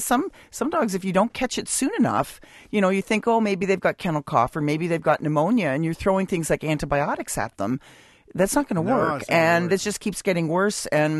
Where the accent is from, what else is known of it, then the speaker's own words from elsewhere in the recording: Canada; moved away; it's been a long time since I've lived in Canada, but I'm a Canadian